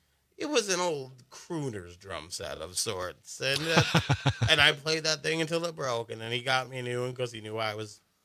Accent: Mount Vernon, Wisconsin, United States; Yep. That's where I grew up. I grew up in Mount Vernon. I'm a Mount Vernon native.

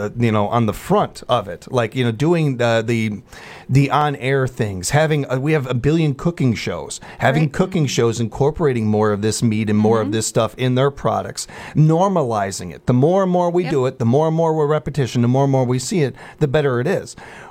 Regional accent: Chicago, Illinois, United States; where we grew up in Chicago, we had the United Nations.

